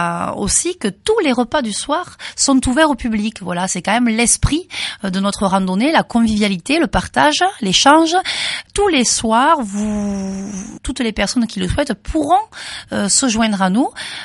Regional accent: Bozouls, Occitanie, France; je suis originaire de Bozoul. Je suis native de Bozoul.

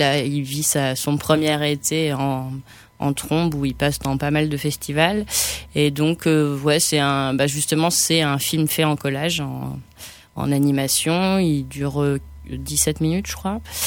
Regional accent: Normandy, France; Je suis normande à la base et du coup, je faisais beaucoup d'affiches de concerts notamment.

